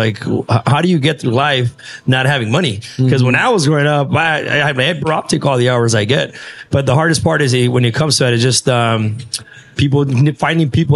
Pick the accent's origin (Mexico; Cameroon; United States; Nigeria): Mexico; Torreón, Coahuila; I actually want to start off in my hometown in Torreon, Coahuila. It's in Mexico.